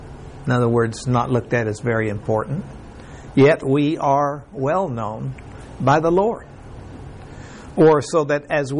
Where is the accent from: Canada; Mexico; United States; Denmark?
Mexico; I remember, because I grew up in Mexico, and we had sugar cane, and we had a mill.